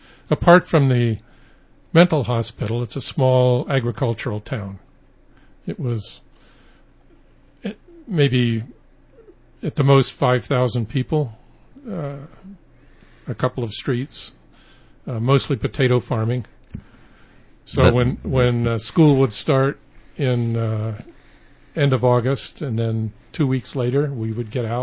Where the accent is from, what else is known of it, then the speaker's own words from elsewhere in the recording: Blackfoot, Idaho, United States; I grew up mostly in Idaho.